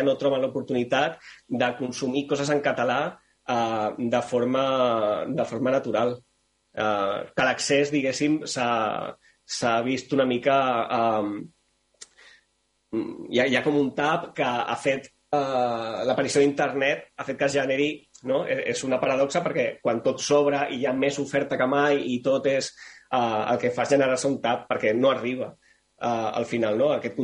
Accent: Sant Boi de Llobregat, Catalonia, Spain; Jo sóc de Sant Boi de Llobregat. Els meus companys de classe eren castellanoparlants en un 92%, 93%.

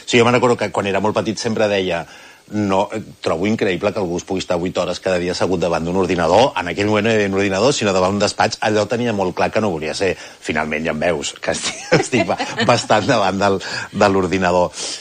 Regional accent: Barcelona, Catalonia, Spain; vaig néixer a la Clínica Adrià, que és una clínica que està a és la zona de Sarrià-Sant Gervasi.

